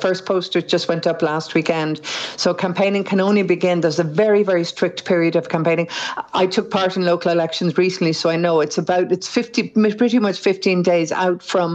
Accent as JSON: {"language": "English", "country": "Ireland", "said": "I'm an Irish national"}